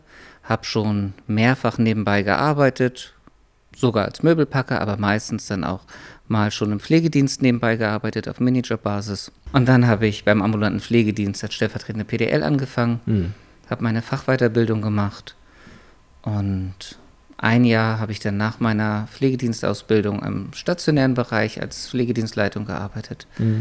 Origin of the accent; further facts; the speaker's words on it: Schwarzenbek, Schleswig-Holstein, Germany; also born or lived in Kiel; Aufgewachsen, ich bin viel umgezogen als Kind. In Kiel bin ich geboren, bin dann aber schon das größte Teil meines Lebens in Schwarzenberg und um Schwarzenberg herum gewesen. Mhm. Von Wietze zu Hohenhorn, Büchen, aber auch in Schwarzenberg direkt gewohnt.